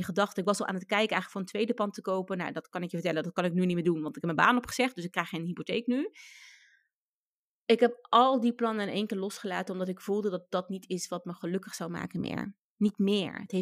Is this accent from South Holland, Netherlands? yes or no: yes; South Holland, Netherlands; Ik kom uit het Westland.